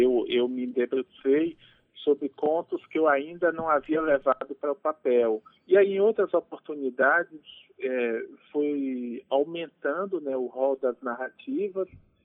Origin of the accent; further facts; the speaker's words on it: Bahia, Brazil; Eu sou do sertão da Bahia, da Caatinga.